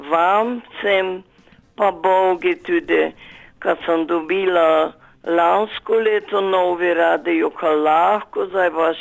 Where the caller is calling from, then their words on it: Prekmurje, Slovenia; Jaz sem pa zeta iz Prekmurja